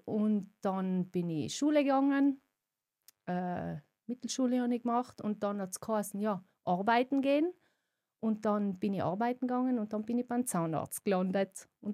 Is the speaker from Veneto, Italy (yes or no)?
no; Montan, Trentino-Alto Adige, Italy; Also ich bin in einer kleinen Fraktion von Montan aufgewachsen und mit einem Bruder und ja, mit meinen Eltern, ganz normal. Oma und Opa waren unter, also alle in einem Haus.